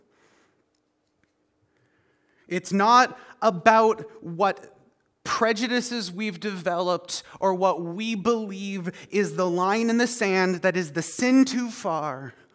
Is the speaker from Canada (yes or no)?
yes; Canada; I'm very Canadian.